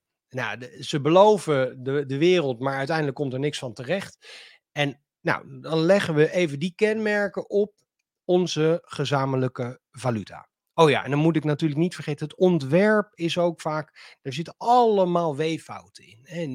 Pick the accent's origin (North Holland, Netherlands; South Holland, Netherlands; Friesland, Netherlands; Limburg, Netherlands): South Holland, Netherlands; The Hague; En mijn wortels liggen in Den Haag. Mijn wortels liggen in iets breder in Nederland.